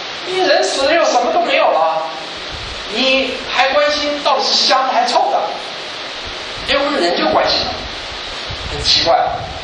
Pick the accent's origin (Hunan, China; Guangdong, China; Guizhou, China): Hunan, China; Shaoshan; 我是湖南人，我不但是湖山人、湖南人，我还是韶山人。